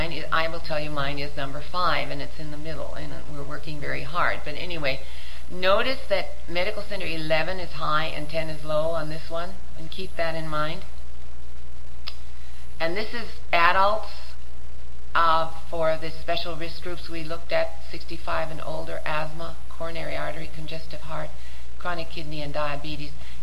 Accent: Milwaukee, Wisconsin, United States; I always laugh because I'm bilingual, but I grew up in Milwaukee, where bilingual means German.

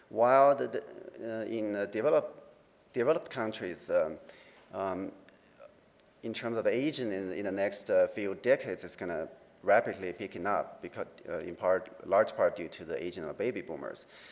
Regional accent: Chengdu, Sichuan, China; during a visit back to my hometown, you know, Sichuan, China, Chengdu.

